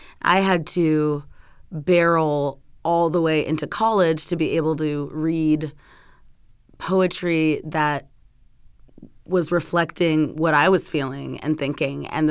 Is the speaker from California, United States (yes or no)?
yes; San Bernardino, California, United States; I grew up in the suburbs of California.